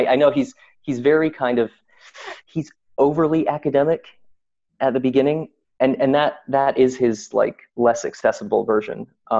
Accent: Saudi Arabia; I grew up in Saudi Arabia.

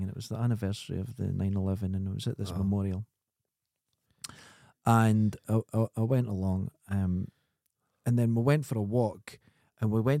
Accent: Dundee, Scotland, United Kingdom; People said, oh, everyone in New York's rude. I'm from Dundee. Yeah, I thought they were delightful.

